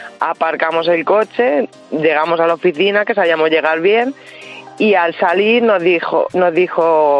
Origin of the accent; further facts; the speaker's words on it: Toledo, Castilla-La Mancha, Spain; Buenos días, pues mira, sí, soy de Toledo